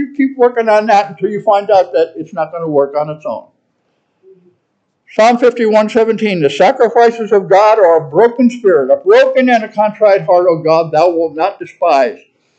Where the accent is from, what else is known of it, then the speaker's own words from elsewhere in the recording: New York City, New York, United States; Born and raised in New York City. In the highest crime area of New York City, the South Bronx, Malachi Mafia headquarters right around the corner from my house.